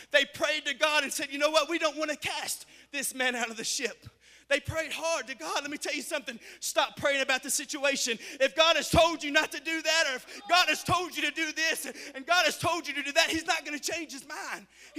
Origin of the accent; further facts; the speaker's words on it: Mexico; I remember growing up in Mexico and learning the language